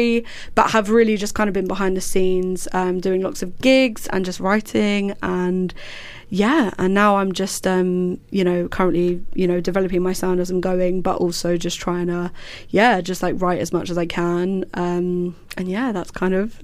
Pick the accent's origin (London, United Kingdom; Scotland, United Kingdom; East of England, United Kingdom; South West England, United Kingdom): East of England, United Kingdom; So I grew up in a little town called Hertfordshire.